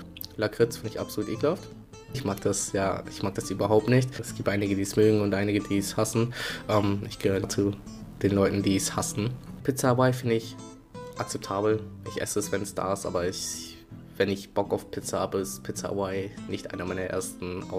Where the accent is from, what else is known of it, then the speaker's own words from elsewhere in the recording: Neuwurmsdorf, Lower Saxony, Germany; Ich komme aus Neuwurmsdorf, das ist ganz oben im Norden von Niedersachsen. Das ist aber schon so nah an Hamburg dran und so klein, dass wir eigentlich meistens sagen, wir kommen aus Hamburg.